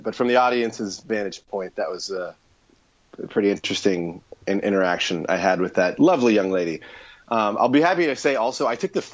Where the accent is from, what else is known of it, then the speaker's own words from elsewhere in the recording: Houston, Texas, United States; there's the Hurricane Harvey's hitting Houston, my hometown where I live.